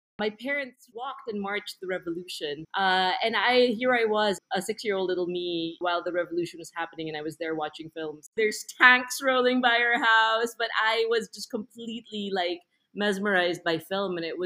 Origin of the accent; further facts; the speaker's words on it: Philippines; growing up in the Philippines, so far from where movies were being made